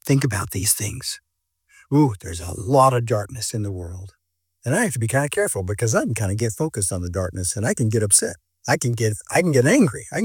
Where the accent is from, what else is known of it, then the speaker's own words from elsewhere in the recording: United States; Okay, I'm an American. We don't do that here.